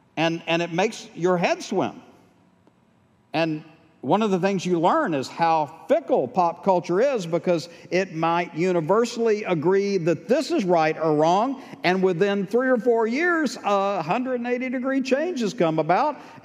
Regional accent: Texas, United States; Thought it was obvious, but then again, I'm from East Texas.

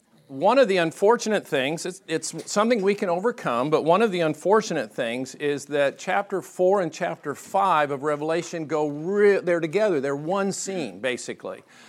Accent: Lake Oswego, Oregon, United States; I grew up in Oregon. I actually went to high school at Lake Oswego High School. I grew up in that area

